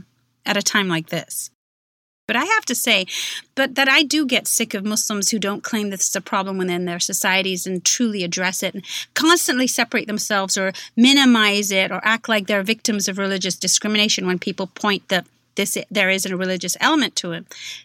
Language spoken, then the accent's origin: English; Kuwait; now in United States; So I grew up in Kuwait.